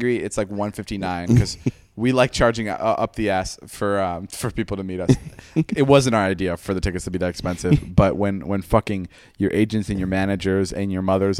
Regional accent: Chicago, Illinois, United States; go buy tickets to the Chicago show. Like, if you're, Chicago's my hometown, and I'm really excited for that.

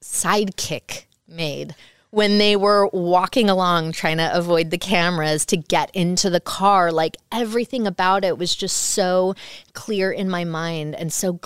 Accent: Canada; I'm a kid from Canada.

